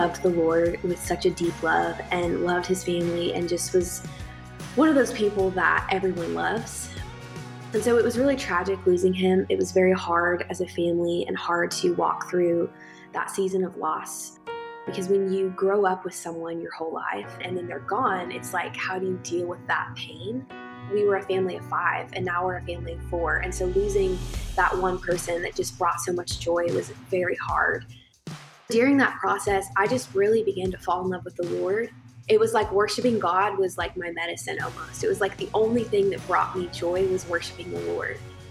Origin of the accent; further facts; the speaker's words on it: Kentucky, United States; Because I'm from Kentucky, I love super bluegrass country sounds.